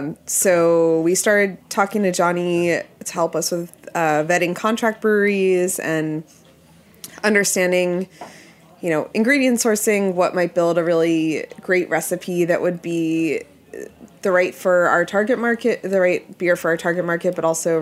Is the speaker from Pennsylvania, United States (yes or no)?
yes; Pennsylvania, United States; I grew up in Pennsylvania, so the closest.